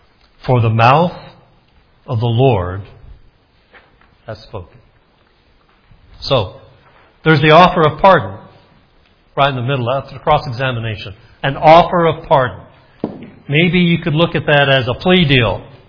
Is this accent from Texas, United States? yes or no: no; Alabama, United States; also born or lived in Scranton; I'm from Alabama. I hate snow. I lived in the Scranton, Pennsylvania area when I was at Baptist Bible Seminary.